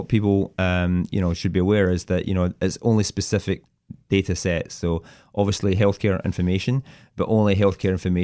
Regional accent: Paisley, Scotland, United Kingdom; moved away; I grew up in a little town called Paisley, just outside of Glasgow. Probably left there in my sort of, you know, when I was just turned about 20. I lived in London for a number of years, and then I've been in the US for, I guess, close to 20.

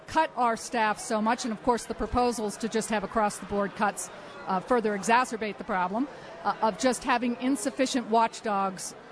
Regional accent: Massachusetts, United States; I read a poll from my home state of Massachusetts

